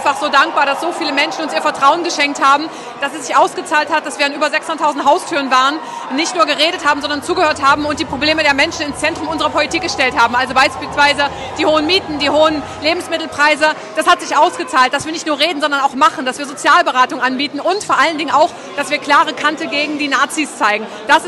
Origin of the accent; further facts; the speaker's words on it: Saxony-Anhalt, Germany; Ich komme aus Sachsen-Anhalt, ja, da sind wir mit einem anderen Frauenbild aufgewachsen.